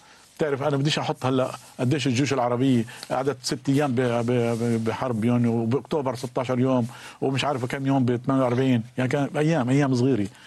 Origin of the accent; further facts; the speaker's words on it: Palestine; بس أنا بالنسبة إلي يعني مثلا كفلسطيني أو على الأقل كيف شايف الصراع